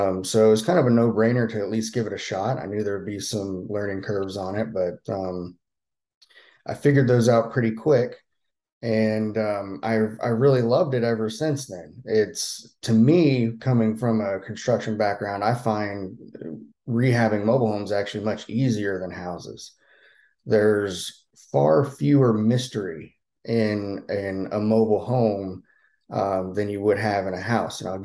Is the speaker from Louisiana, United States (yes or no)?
no; Florida, United States; So I'm from the Northeast Florida area